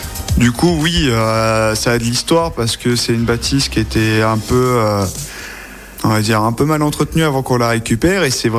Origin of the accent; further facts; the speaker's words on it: Normandy, France; now in Lyon, France; je vais quitter Lyon, car je suis pas originaire d'ici, moi je suis originaire de Normandie. Du coup, retourner un peu dans ma région natale